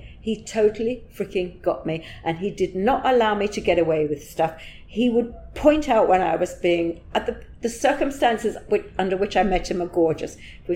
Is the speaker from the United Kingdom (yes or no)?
yes; London, United Kingdom; Yeah, I was from North London